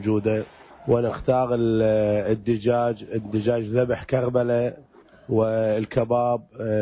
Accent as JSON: {"language": "Arabic", "country": "Iraq", "said": "وتم المرقات الأنواع المرقات الشهيرة اللي عندنا بالعراق"}